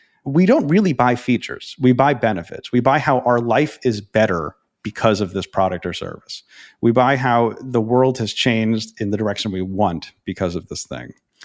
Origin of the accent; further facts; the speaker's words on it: New York City, New York, United States; bring it back to New York, my hometown here.